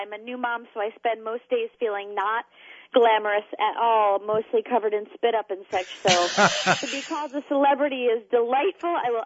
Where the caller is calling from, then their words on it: New York City, New York, United States; I'm in New York City.